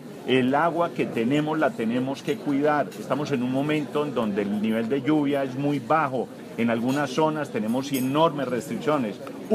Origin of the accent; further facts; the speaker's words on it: Colombia; Aquí lo único que vale es el nivel de responsabilidad individual nuestro como colombianos